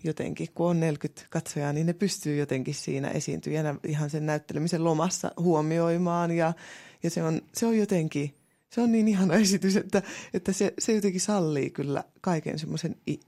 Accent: Pälkäne, Pirkanmaa, Finland; Mulla on lähtenyt tuolta Pälkäneeltä, josta olen kotoisin.

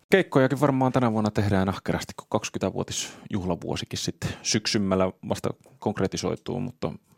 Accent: Tampere, Pirkanmaa, Finland; Kyllä, mä oon Tammelasta syntyjä, niin tiedän kyllä.

